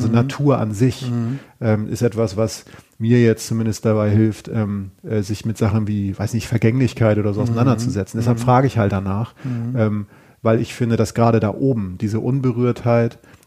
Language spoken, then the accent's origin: German; Schleswig-Holstein, Germany; ich stamme aus Schleswig-Holstein.